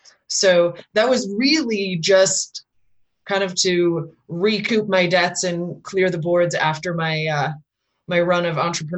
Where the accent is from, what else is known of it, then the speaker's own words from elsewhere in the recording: Salt Lake City, Utah, United States; also born or lived in North Dakota; I actually was born and raised in Utah, and then I moved to North Dakota when I was 20.